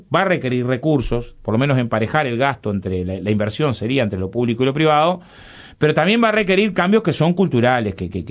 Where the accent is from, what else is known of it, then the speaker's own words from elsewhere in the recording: Villa Felicidad, Uruguay; born there; nací en Villa Felicidad y tenía que hacer 5 kilómetros a pie hasta el liceo porque no teníamos boleto estudiantil.